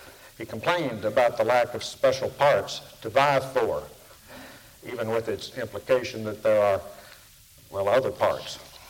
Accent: Kingsport, Tennessee, United States; Vince Staten, who grew up in Dale's in my hometown of Kingsport also

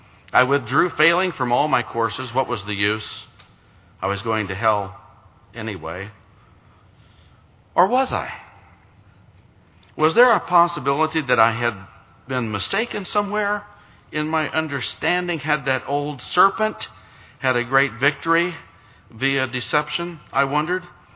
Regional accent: Missouri, United States; I returned to Missouri, my home state, and remained there for the next year

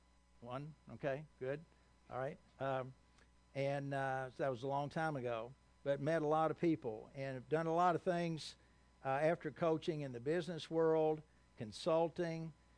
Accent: Owensboro, Kentucky, United States; I grew up in Owensboro, Kentucky. Anybody know where that is?

